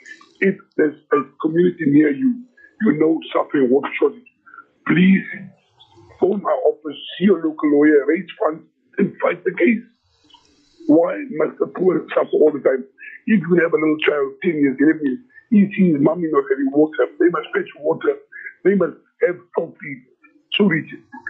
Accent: South Africa; I'm South African. I'm a South African. First, I'm Muslim.

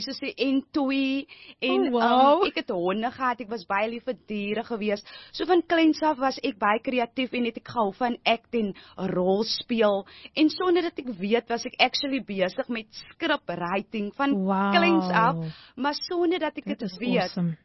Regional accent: Strand, Western Cape, South Africa; Strand sekondêre skool gewees, waar ek hoërskool gegaan het. En ek is gebore in die Strand, ek het groot geraak in die Strand, en ja, daai is my huis

